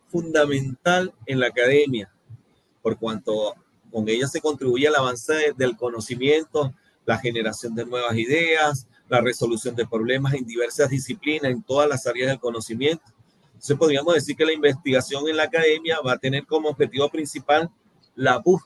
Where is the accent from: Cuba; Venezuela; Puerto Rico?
Venezuela; moved away; Yo soy venezolano, tengo ya 9 años en este hermoso país